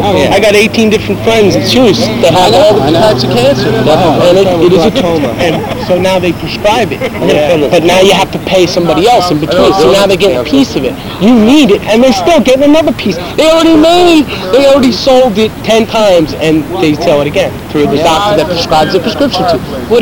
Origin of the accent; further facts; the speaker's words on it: Brooklyn, New York, United States; I come from Brooklyn, New York. That's why I love New York.